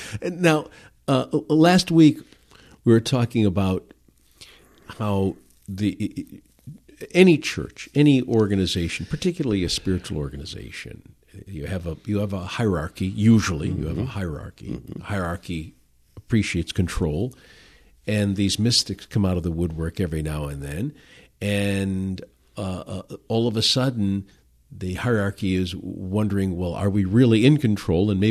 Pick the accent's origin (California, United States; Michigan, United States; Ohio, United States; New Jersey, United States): Michigan, United States; Detroit; now in Grand Rapids, United States; I didn't really learn of this woman and her true mission until I moved here to Grand Rapids. But growing up in Detroit, my father's secretary would say some things that I found were interesting